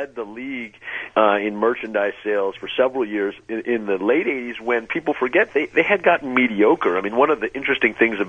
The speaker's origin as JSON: {"language": "English", "town": "Los Angeles", "region": "California", "country": "United States", "tie": "born or raised there", "said": "I grew up in West L.A. in the, you know, hard scrabble streets of Cheviot Hills and Beverly Hills"}